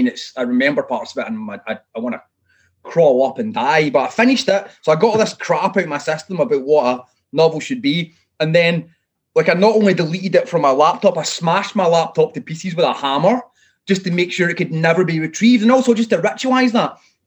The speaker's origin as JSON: {"language": "English", "town": "Airdrie", "region": "Scotland", "country": "United Kingdom", "tie": "born or raised there", "said": "So I made a kind of vow as a child that one day I would write a book about Airdrie, about growing up in Airdrie, that was magical, positive, poetic, optimistic, affirmative, and reflected my true experience of that place."}